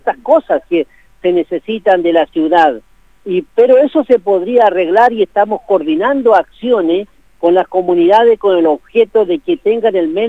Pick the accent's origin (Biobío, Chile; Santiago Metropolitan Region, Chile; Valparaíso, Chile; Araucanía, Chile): Araucanía, Chile; Lumaco; yo soy del área de Lumaco, como por decir una ciudad para identificar, pero mi comunidad de Coyinque